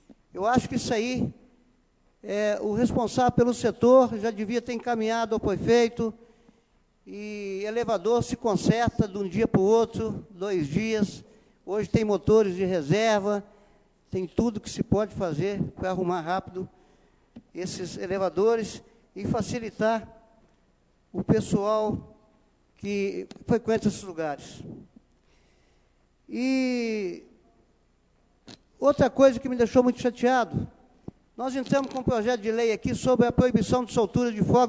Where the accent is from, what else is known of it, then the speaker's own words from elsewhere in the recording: Itabirito, Minas Gerais, Brazil; Nós somos da cidade de Tabirito.